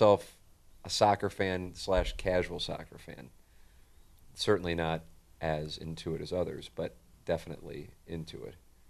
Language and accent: English; United States; And, of course, as an American, you go in hoping for the upset